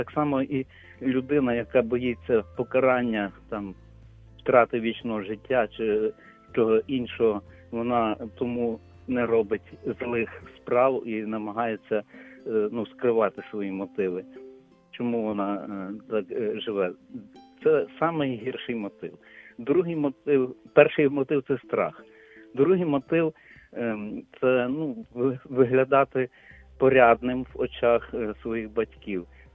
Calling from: Lviv, Lviv Oblast, Ukraine; я зі Львова.

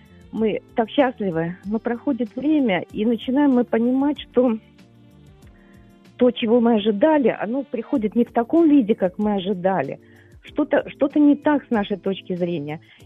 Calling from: Kharkiv, Kharkiv Oblast, Ukraine; Добрий день … я з Харкова дзвоню.

